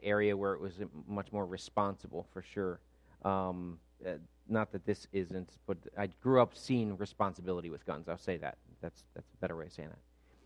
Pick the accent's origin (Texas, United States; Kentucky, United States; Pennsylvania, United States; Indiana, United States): Pennsylvania, United States; now in New Jersey, United States; I live in New Jersey. I grew up in Pennsylvania. In Pennsylvania, hunting was a normal part of life.